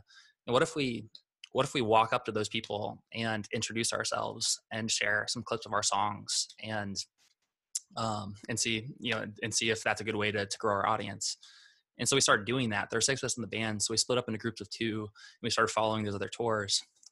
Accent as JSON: {"language": "English", "town": "Vermilion", "region": "South Dakota", "country": "United States", "said": "And a lot of people, when I tell them I'm from South Dakota, they're like, wow, like people actually live there. But, you know, we came from South Dakota."}